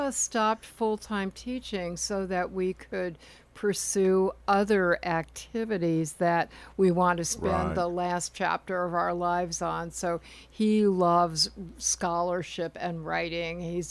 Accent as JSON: {"language": "English", "region": "Minnesota", "country": "United States", "tie": "born or raised there", "said": "I grew up in Minnesota."}